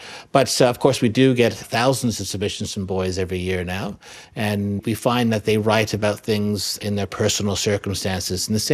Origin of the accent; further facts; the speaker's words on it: Canada; it's lovely for me to read as a Canadian who grew up in Canada during